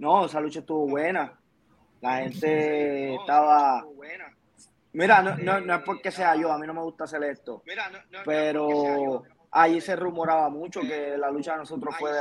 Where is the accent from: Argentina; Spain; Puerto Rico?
Puerto Rico; Carolina; Yo, mi primera lucha fue en Jayuya. Y yo soy de Carolina.